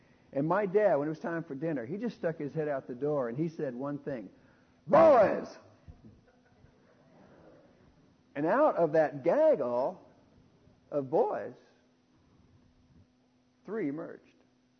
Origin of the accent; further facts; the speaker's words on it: Dallas, Texas, United States; I grew up in Dallas, Texas. We had the best street, you know, where cars couldn't get on our street.